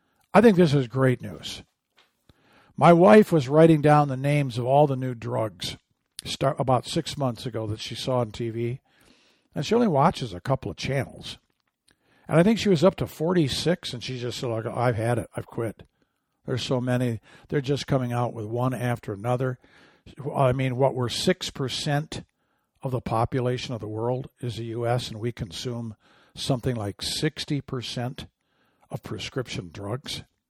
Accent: Michigan, United States; I'm from Michigan, a Lion fan.

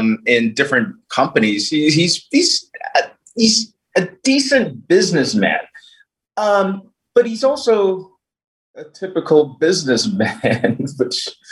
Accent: Belize; moved away; I grew up in Belize in Central America, and we didn't have TVs when I was growing up at all.

